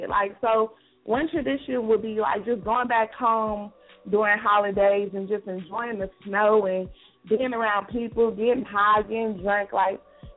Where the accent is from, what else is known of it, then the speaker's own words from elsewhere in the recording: Gary, Indiana, United States; now in San Francisco Bay Area, United States; Well, I'll stay in the Bay Area, but I'm from Gary, Indiana.